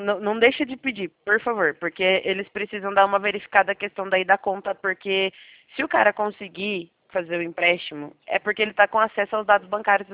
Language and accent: Portuguese; Curitiba, Paraná, Brazil; Eu sou de Curitiba, Paraná